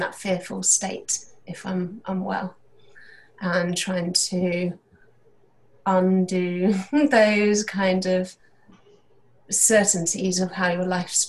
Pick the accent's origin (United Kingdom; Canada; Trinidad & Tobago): United Kingdom; England; UK, in the countryside.